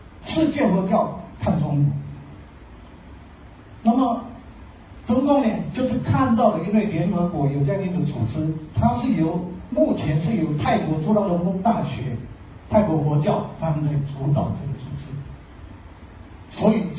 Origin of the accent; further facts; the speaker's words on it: Taiwan; 汶川大地震的时候我们台湾人捐助了多少